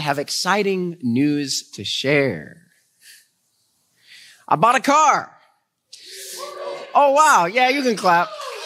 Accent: Pacific Northwest, United States; But originally, see, I'm from the Pacific Northwest.

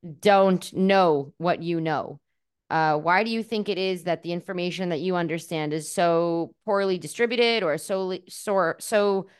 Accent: United States; I'm an American

